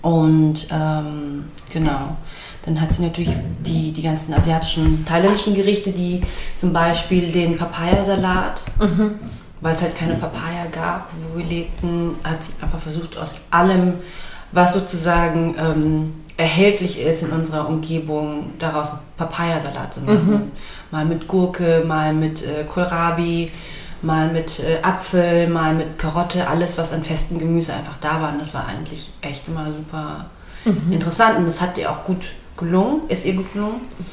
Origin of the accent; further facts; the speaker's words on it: Steinfurt, Hesse, Germany; Also ich bin aufgewachsen in Steinfurt, das ist ein 200-Seelen-Dorf in der Mitte von Hessen. Mhm. Und dort hat meine Mutter sich niedergelassen mit einem deutschen Mann damals. Und ich bin natürlich mit thailändischer Küche aufgewachsen